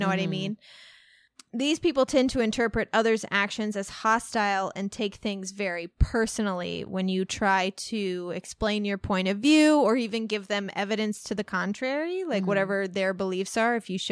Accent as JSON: {"language": "English", "town": "Walnut Hill", "region": "Illinois", "country": "United States", "tie": "born or raised there", "said": "This was growing up in Walnut Hill, Illinois."}